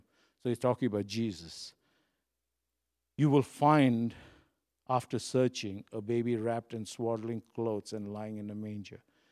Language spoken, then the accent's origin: English; Mumbai, Maharashtra, India; I grew up in Bombay, right? And so we had a colony, and so we had like 5 buildings facing each other, right? And we lived on the 3rd story.